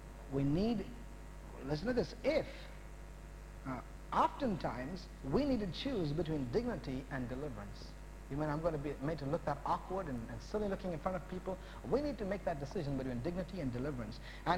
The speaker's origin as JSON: {"language": "English", "country": "India", "tie": "born or raised there", "lives_now": "United States", "said": "when I was growing up in India, every currency note, what you call a dollar bill, has a line in it"}